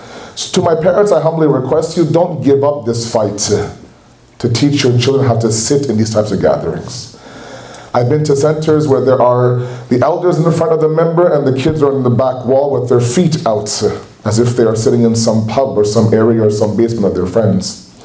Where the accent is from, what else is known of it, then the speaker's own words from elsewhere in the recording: Toronto, Ontario, Canada; when I was growing up in Toronto